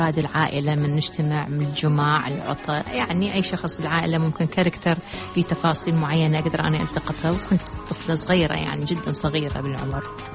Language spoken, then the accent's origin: Arabic; Iraq; لأنه في ظل الظروف اللي مرينا بها كعراقيين